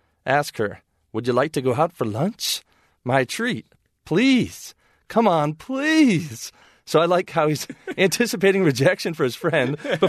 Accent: Michigan, United States; This one came from Michigan, my home state.

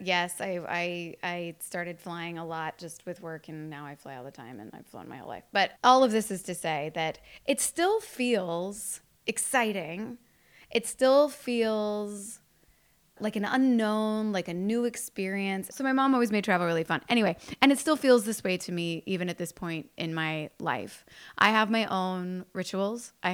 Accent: Kentucky, United States; I grew up in Kentucky.

